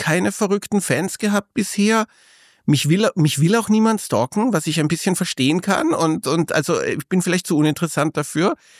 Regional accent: Austria; genau, wobei als Niederösterreicher komme ich nicht durch, aber zumindest als Österreicher

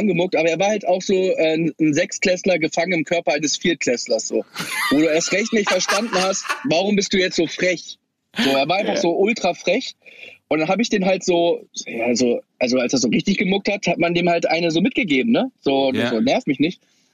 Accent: Bergedorf, Hamburg, Germany; Nee, auch bei uns in Bergedorf. Also ich hatte immer so 10 Minuten Fußweg.

